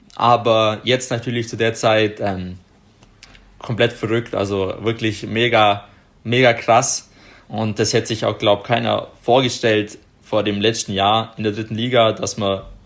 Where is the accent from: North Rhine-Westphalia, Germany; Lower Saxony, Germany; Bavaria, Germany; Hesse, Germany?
Bavaria, Germany; Ottobeuren; dass sie gegen Otto Beuern gespielt haben, da wo ich herkomme.